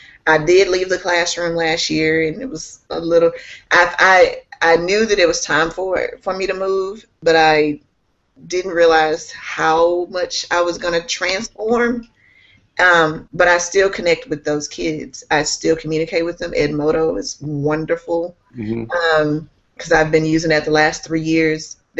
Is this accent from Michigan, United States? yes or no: no; Texas, United States; I'm originally from Texas. So I came back home, and I jumped right in, started at a charter school